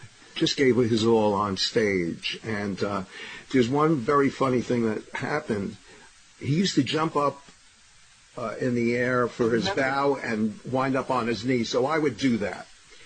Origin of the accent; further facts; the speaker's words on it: New York, United States; I grew up in Washington Heights. 193rd and Broadway, right by Fort Tryon Park.